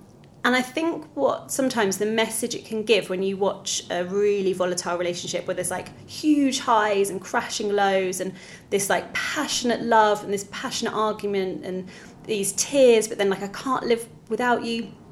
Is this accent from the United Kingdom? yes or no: yes; East of England, United Kingdom; We're both from Essex.